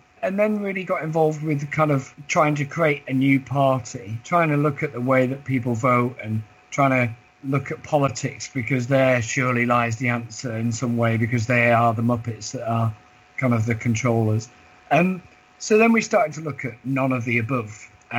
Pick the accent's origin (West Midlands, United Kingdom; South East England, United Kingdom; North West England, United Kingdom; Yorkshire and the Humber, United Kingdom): North West England, United Kingdom; Bolton; because I'm originally from Bolton near Manchester up north